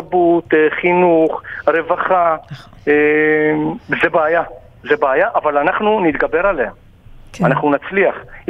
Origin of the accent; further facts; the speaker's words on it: Kiryat Shmona, Northern District, Israel; born there; אני קריית שמונה, אני נולדתי בקריית שמונה